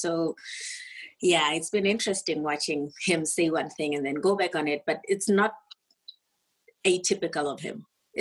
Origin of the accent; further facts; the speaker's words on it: Botswana; I'm actually not from SA. I'm from Botswana, but I do have family in SA